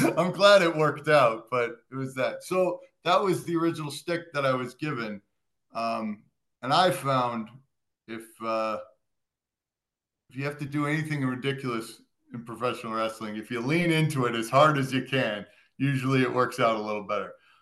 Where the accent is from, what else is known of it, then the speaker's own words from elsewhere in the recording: Sacramento, California, United States; I am from Sacramento, California. My passport is blue.